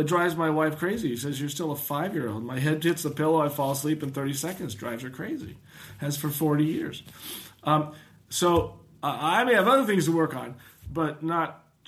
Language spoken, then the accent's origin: English; Seattle, Washington, United States; So I'm from Seattle, so east meets west there, right?